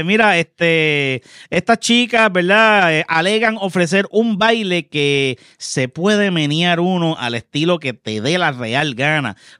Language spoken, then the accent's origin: Spanish; Puerto Rico; Donde yo vivo, señores, yo soy un boricua en un mar de dominicano.